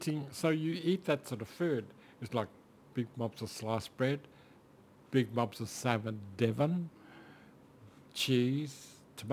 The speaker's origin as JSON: {"language": "English", "town": "Darwin", "region": "Northern Territory", "country": "Australia", "said": "He said, where are you from, my boy? And I said, oh, I'm from Darwin."}